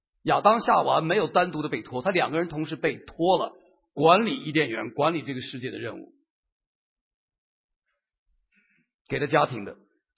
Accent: China; 我们这些从大陆来的人

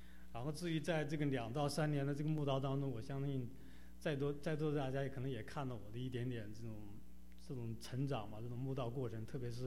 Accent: Hubei, China; born there; 然后我出生在湖北，从小家里呢也绝对谈不上富裕，甚至是很贫穷的。

